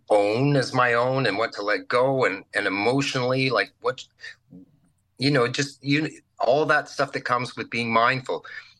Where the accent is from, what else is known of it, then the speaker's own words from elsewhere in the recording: Virden, Manitoba, Canada; I moved back home to my hometown of Verdon, Manitoba, and then actually moved right into Brandon, where the university was